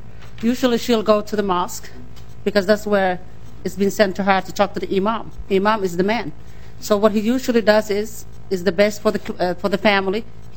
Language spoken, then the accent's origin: English; Somalia; now in United States; I'm born and raised in Somalia, but I'm here as a first-generation immigrant in America, especially the state of Minnesota.